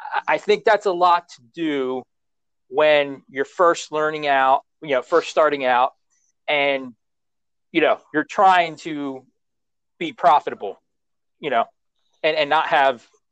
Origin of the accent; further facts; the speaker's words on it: New Jersey, United States; we're from New Jersey. Mm-hmm. We kind of grew up East Coast, Big East.